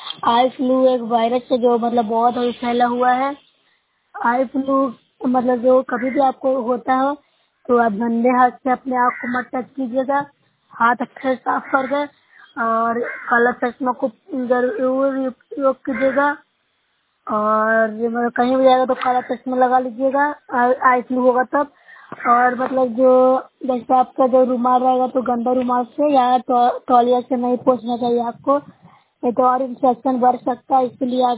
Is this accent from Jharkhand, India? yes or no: no; Nursarai, Bihar, India; मैं नौसरा ब्लॉक से हूँ, जिला नालंदा के निवासी हूँ।